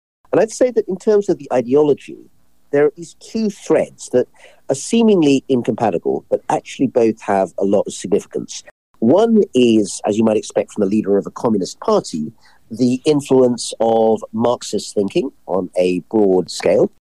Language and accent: English; United Kingdom; So I came up through the British system, maybe you'll tell from my accent.